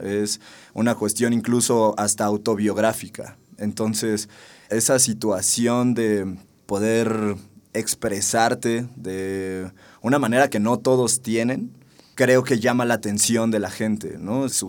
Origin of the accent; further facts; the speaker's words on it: Mexico City, Mexico; Yo era un niño que crecí en la Agrícola Oriental, uno de los 10 barrios más peligrosos de México hasta la fecha.